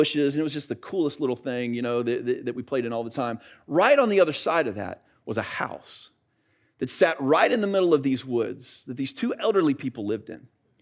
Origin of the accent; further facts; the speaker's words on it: Leesburg, United States; I grew up in Leesburg, just up the road, and literally right behind our house was some woods that were right about 100 acres. I grew up right next to the 100-acre woods, all right?